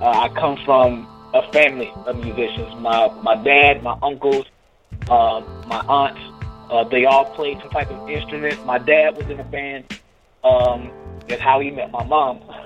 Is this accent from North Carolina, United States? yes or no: yes; North Carolina, United States; I'm currently residing in Raleigh, North Carolina. But just all day, 704-919, you know, born and raised in North Carolina. So North Carolina's been good to me, so I'm more than happy to carry that flag.